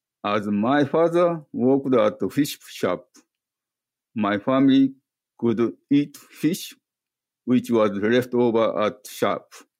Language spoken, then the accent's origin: English; Yamagori, Aichi, Japan; English is a second language; I was born and grew up in Yamagori, Aichi Prefecture, Japan.